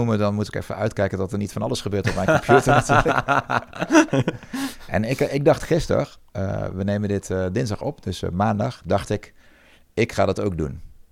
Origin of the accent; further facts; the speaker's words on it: Netherlands; Ik ben een Nederlander, ik wil het gewoon even testen.